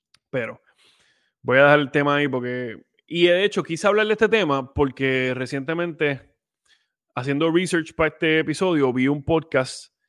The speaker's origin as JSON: {"language": "Spanish", "country": "Puerto Rico", "said": "¿Por qué estamos en el lugar donde estamos ahora como puertorriqueños"}